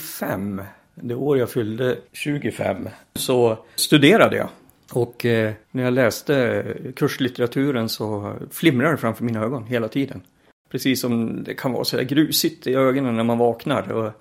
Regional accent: Timrå, Västernorrland County, Sweden; also born or lived in Sollentuna; Jag är född på Löwenströmska sjukhuset, Sollentuna, Stockholm. Vi kom till Timrå som familj 76. Jag är född 70, så att året jag fyllde 6 år flyttade vi upp.

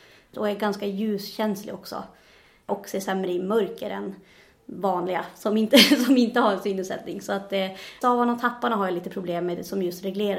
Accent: Norrbotten County, Sweden; now in Umeå, Sweden; Jag är 27 år gammal och jag är uppvuxen i Tornedalen från början, men bor just nu i Umeå sedan 2 år tillbaka.

